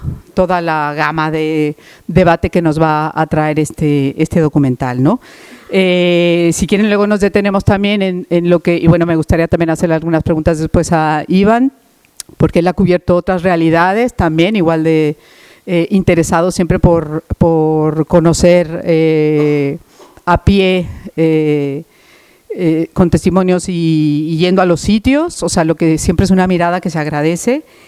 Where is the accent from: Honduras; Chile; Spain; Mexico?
Mexico; moved away; Es mi país, yo soy mexicana, llevo aquí 18 años